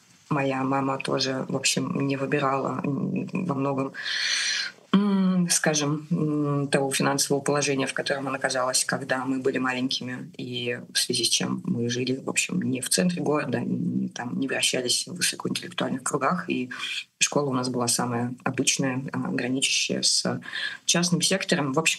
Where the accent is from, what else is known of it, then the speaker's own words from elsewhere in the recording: Novosibirsk, Novosibirsk Oblast, Russia; А мы из Новосибирска все, из очень рабочей окраины.